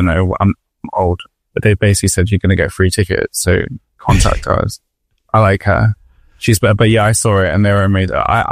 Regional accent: London, United Kingdom; I mean, I grew up in Southeast London, but I grew up with lots of Irish people because my family

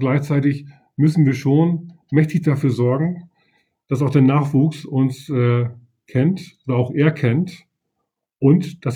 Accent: Leer, Lower Saxony, Germany; now in Oldenburg, Germany; Ja, dann wohne ich in Oldenburg. Ich bin gebürtiger aus Friese, ich komme also aus Leer.

